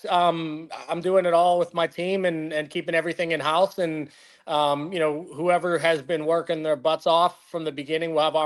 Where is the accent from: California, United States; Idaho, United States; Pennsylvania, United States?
Pennsylvania, United States; I went to Ringgold High School in the Mon Valley area.